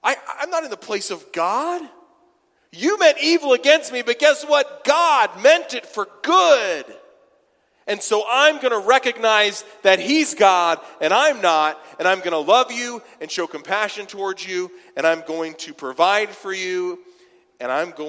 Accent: Ireland; But you don't know me, right? I'm Irish. I'm redheaded. You don't know the background I had.

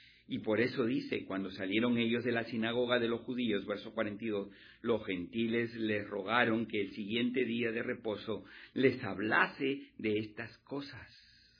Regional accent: Miami, Florida, United States; yo soy de Miami, le digo, yo vivo ahí en Miami.

